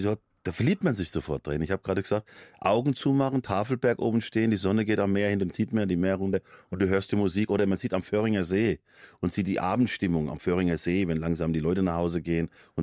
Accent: Hesse, Germany; accent: Hessian; auf der Bühne hört man das so stark, mein hessischen Dialekt

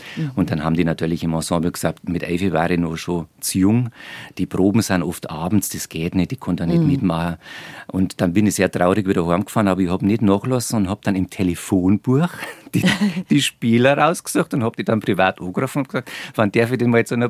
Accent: Reichersbeuern, Bavaria, Germany; Ich bin nämlich aus Reichersbayern. Das ist ein kleiner Ort zwischen Bad Tölz und Tegernsee. Mhm. Und ja, da habe ich eine ganz wunderbare Kindheit verbracht

